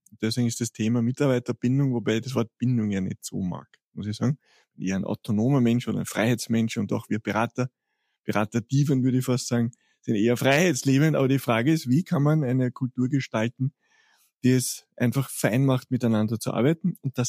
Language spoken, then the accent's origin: German; Vienna, Austria; Für uns als Wiener sehr fein, um rauszukommen aus der Großstadt.